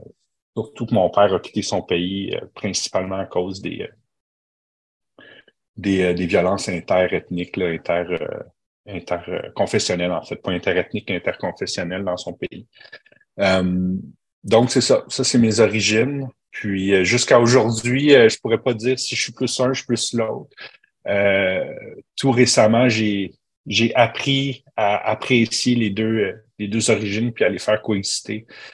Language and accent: French; Montreal, Quebec, Canada; Je suis né à Montréal. J'ai vécu les premières années de ma tendre enfance à Montréal. Et quand on est déménagé sur la Rive-Sud, je me suis toujours défini plus comme un Montréalais